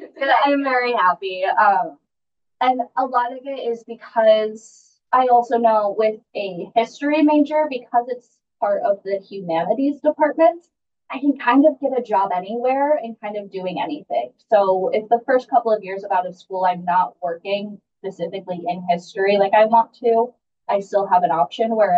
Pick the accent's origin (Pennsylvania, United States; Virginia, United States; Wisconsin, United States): Wisconsin, United States; Milwaukee; Yes, so I am from Milwaukee, Wisconsin. So I am a part, technically right now, I'm a part of the Headwaters delegation.